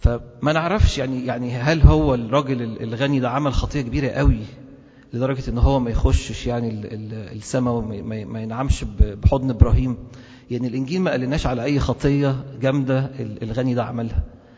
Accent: Egypt; واحنا كمصريين عندنا عاده كده

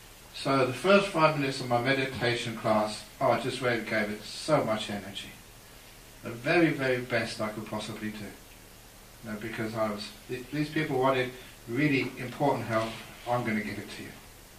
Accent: Perth, Western Australia, Australia; In my hometown, Perth, there was a man who tried to rob the jewelry store.

